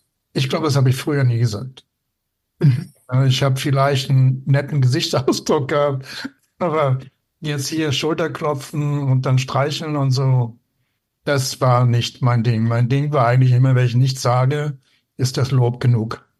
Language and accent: German; Northern Germany, Germany; insbesondere als Norddeutscher